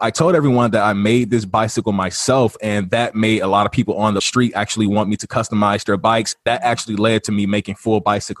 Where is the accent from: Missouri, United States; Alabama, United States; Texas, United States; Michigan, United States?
Michigan, United States; Detroit; Yeah, I grew up in Detroit. I was raised by women. I was raised by my mom, my grandma, and also my aunt. We lived on the same street.